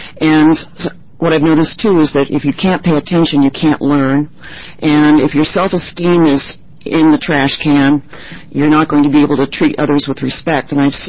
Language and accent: English; Oregon, United States; I'm from Central Oregon.